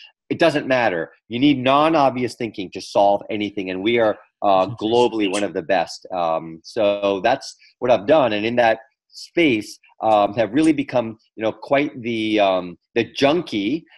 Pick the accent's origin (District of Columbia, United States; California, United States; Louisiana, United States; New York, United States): District of Columbia, United States; Washington; also born or lived in India; I was born in India, actually right where Gandhi lived for many years, a couple miles away. Moved to the U.S. when I was one. My dad emigrated here, lived in D.C., grew up there